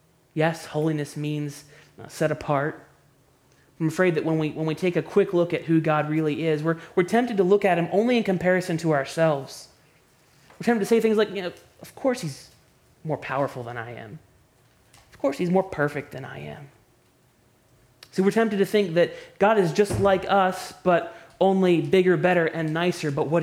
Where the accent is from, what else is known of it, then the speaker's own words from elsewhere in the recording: Maryland, United States; now in North Carolina, United States; See, I'm from Maryland. I love Maryland. You all know that. I love the Orioles. I love Baltimore, everything about it, but nobody goes on vacation to Maryland.